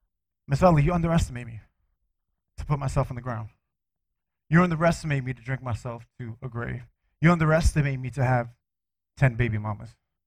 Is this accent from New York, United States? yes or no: yes; Brooklyn, New York, United States; I grew up in Cypress Hills Projects in Brooklyn, New York.